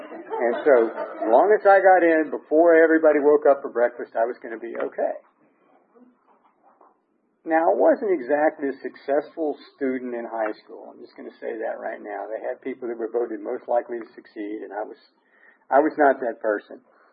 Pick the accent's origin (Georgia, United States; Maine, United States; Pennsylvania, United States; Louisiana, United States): Louisiana, United States; So as I was saying, I grew up in Louisiana and I was drinking a lot.